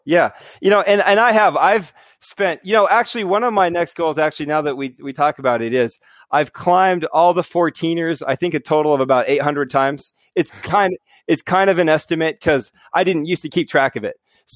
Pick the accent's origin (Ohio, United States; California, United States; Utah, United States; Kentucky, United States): Utah, United States; You know, I'm from Utah. You know, there might be some cool link ups to do in Utah, too.